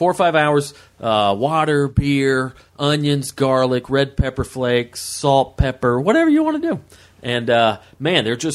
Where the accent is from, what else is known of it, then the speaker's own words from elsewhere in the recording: the South, United States; A great little appetizer, little snack, a little hors d'oeuvre that just I grew up with in the South